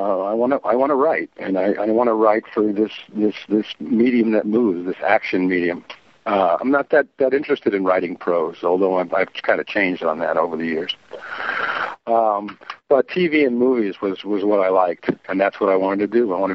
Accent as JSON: {"language": "English", "town": "New York City", "region": "New York", "country": "United States", "tie": "born or raised there", "moved": "as an adult", "lives_now": "Los Angeles, United States", "said": "I grew up in New York City, the old country, Queens, Ozone Park, right behind Aqueduct Racetrack. And I moved after college."}